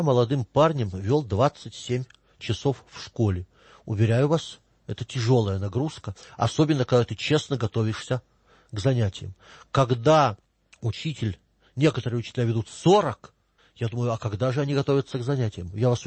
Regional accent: Omsk, Omsk Oblast, Russia; как плакала учительница в моем родном городе

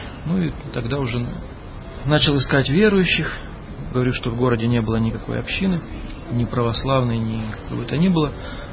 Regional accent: Kostroma Oblast, Russia; born there; Родился я в Костромской области, в семье железнодорожников, пролетариат.

